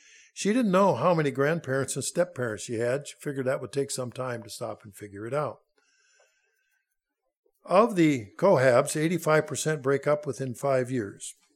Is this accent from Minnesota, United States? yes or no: yes; Silver Lake, Minnesota, United States; About 20 miles away from where I grew up in Silver Lake, Minnesota, that little town has the distinction of being the town in Minnesota with the most residents that were born locally.